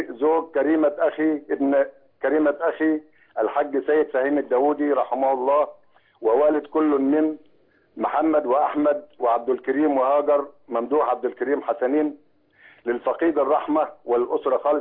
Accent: Deim el-Shalt, Sharqia Governorate, Egypt; وجميع الأهل والأحباب بقرية ديم الشلت الحبيبة

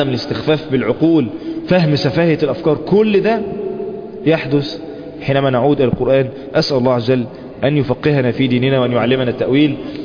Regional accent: Egypt; بلادنا مصر

